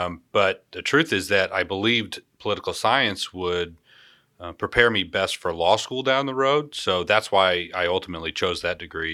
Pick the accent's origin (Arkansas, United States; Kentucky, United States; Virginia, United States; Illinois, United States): Illinois, United States; Auburn; My hometown, as you mentioned, Auburn, was roughly 4,000 people.